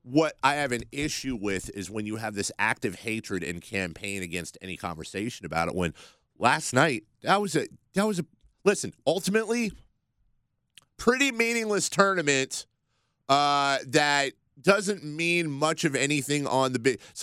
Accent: United States; I'm fully convinced, and this isn't me being ugly American here, I have no problem believing that America would already have a couple of World Cups in its pocket

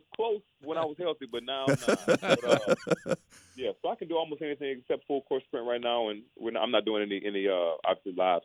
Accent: Baton Rouge, Louisiana, United States; So I'm from Baton Rouge

